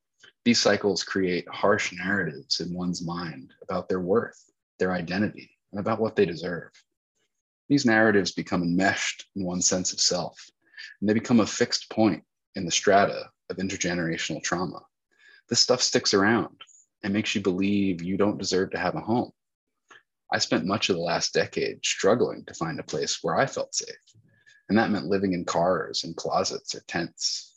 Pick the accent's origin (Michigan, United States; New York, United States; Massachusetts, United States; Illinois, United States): New York, United States; I grew up on Long Island, the epicenter of a mass-produced suburban boom. My family was poor and Jewish